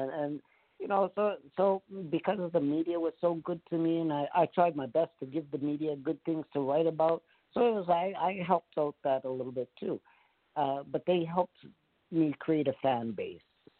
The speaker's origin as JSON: {"language": "English", "town": "Edmonton", "region": "Alberta", "country": "Canada", "tie": "born or raised there", "said": "I had the best newspaper articles since billions of them in my hometown in Edmonton and throughout Canada."}